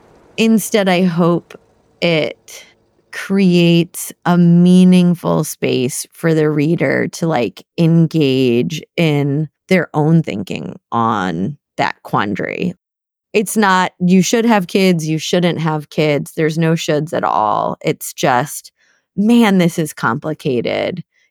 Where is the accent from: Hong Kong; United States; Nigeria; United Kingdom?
United Kingdom; East of England; I'm from Norfolk. I shouldn't be here.